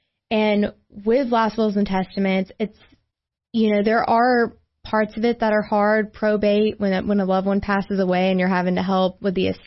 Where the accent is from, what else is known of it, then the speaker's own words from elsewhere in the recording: Mississippi, United States; I'm originally from Mississippi, and my great-grandparents owned a furniture store.